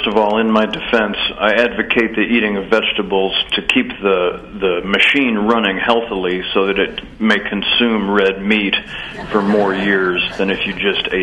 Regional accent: Midwest, United States; We call it growing up in the Midwest. I know how to use a hammer, and I make things out of wood.

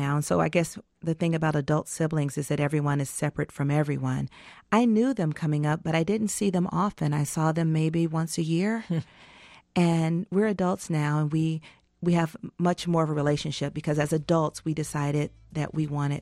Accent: Atlanta, Georgia, United States; while I grew up in Atlanta with my father and my mother.

